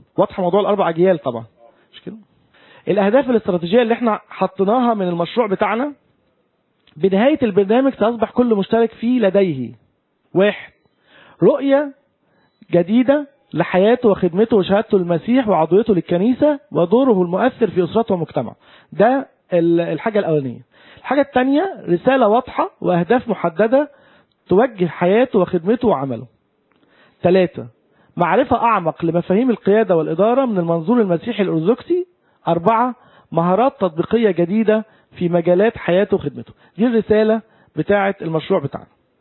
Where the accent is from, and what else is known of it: Egypt